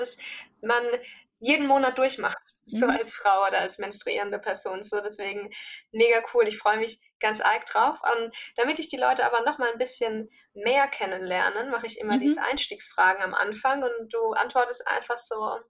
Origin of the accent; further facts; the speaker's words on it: Baden-Württemberg, Germany; Ich komme ja aus Baden und gerade in Stuttgart.